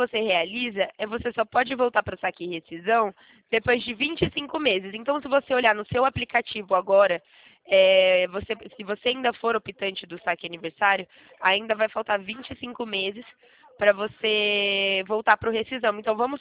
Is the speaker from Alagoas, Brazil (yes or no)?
no; Presidente Prudente, São Paulo, Brazil; eu sou de Presidente Prudente, eu sou aqui do interior de São Paulo.